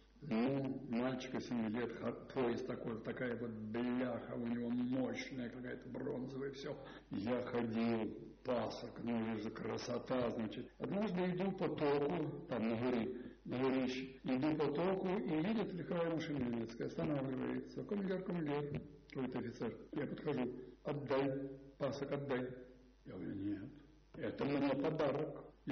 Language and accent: Russian; Moscow, Russia; А я москвич, я приехал уже